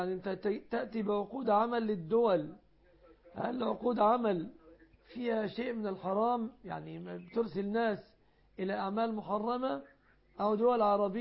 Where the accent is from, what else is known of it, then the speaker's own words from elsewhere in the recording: Egypt; بلادنا مصر